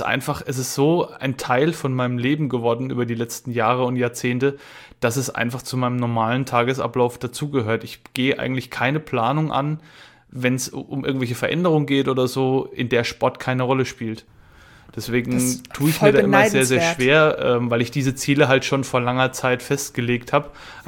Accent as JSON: {"language": "German", "region": "Bavaria", "country": "Germany", "said": "Aguzzi, sagt man bei uns in Franken."}